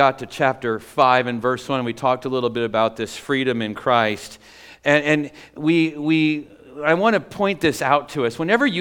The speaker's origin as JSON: {"language": "English", "country": "United States", "said": "You know, we as Americans, we prize our freedoms above anything else, don't we?"}